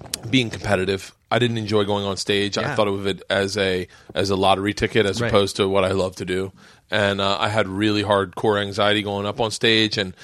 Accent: Los Angeles, California, United States; And Tim Northern was like, where are you from? I said, L.A.

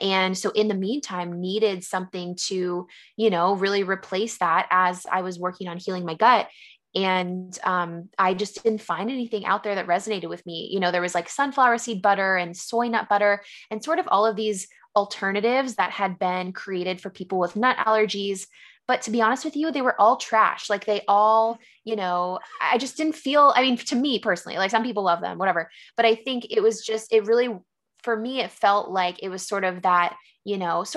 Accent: San Diego, California, United States; also born or lived in San Francisco; now in Philadelphia, United States; I actually was born and raised in San Diego, lived in San Francisco for a little bit, you know, college and beyond, and moved to Philly, you know, about 2-3 months ago.

